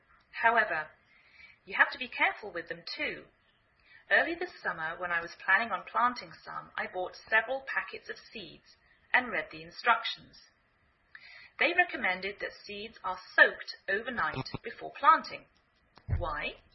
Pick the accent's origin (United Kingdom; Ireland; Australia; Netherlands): United Kingdom; England; now in United States